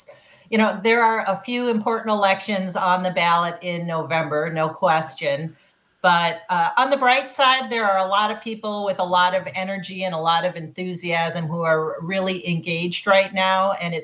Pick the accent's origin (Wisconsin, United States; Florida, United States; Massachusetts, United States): Wisconsin, United States; Chippewa Falls; So, yeah, I grew up in Chippewa Falls with two brothers and a sister.